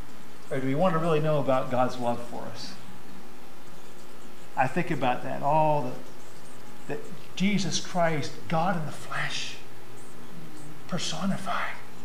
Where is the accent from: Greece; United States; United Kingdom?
United States; Brookville, Pennsylvania; born there; Years ago, my name was written in the Brookville Hospital in Pennsylvania. And I was born there in Brookville.